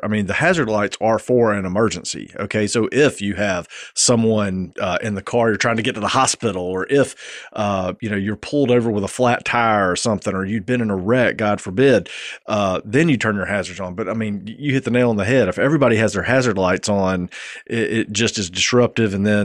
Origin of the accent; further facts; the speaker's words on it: Satsuma, Alabama, United States; I grew up in Satsuma.